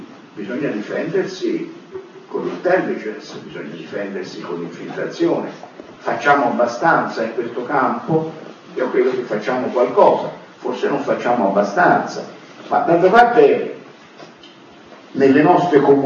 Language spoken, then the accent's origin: Italian; Florence, Tuscany, Italy; io da buon fiorentino ho un certo senso del humor